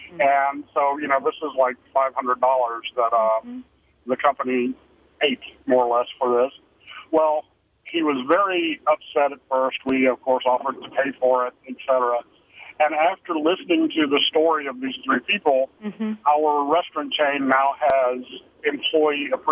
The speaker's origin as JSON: {"language": "English", "region": "Massachusetts", "country": "United States", "said": "First of all, Lisa, I'm also from Massachusetts, and I have a degree in sociology."}